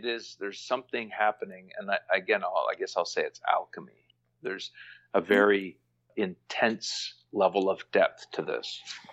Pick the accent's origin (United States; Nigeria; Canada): Canada; You're American. I'm Canadian.